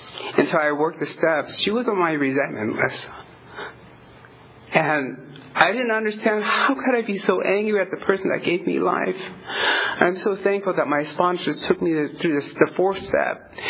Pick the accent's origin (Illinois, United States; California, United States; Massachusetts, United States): California, United States; Fresno; So I'm from Fresno, and Fresno is, it's amazing.